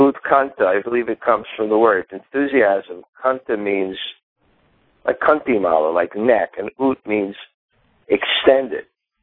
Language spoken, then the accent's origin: English; New York, United States; I was looking at myself, where did this come from? I'm a New Yorker.